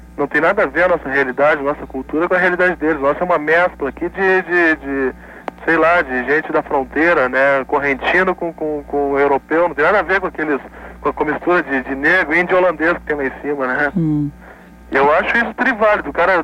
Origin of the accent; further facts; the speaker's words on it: Rio Grande do Sul, Brazil; Eu sou gaúcho, não nego, assim como eu tenho muito orgulho disso.